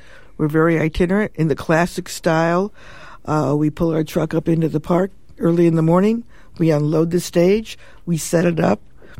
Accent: California, United States; And I think that that for me, as a Californian

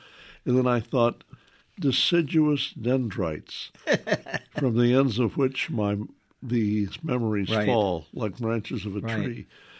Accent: the South, United States; As a Southerner, I knew.

